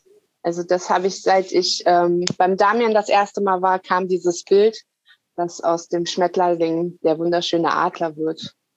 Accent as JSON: {"language": "German", "region": "Lower Saxony", "country": "Germany", "tie": "born there", "said": "Also Niedersachsen ist ja mein Geburtsort."}